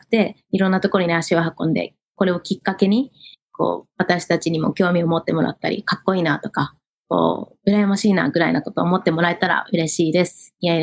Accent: Biratori, Hokkaido, Japan; now in Yokohama, Japan; で、猿川の中ほど、ピラトリ町のニブタニというところで生まれ育ちました。今は神奈川県の横浜市にいながら

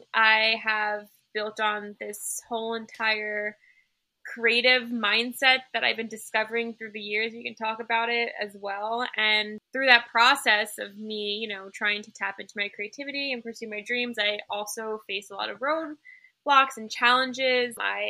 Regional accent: New York City, New York, United States; Yeah, I mean, a lot of people always ask me, like, wow, what was it like growing up in New York City?

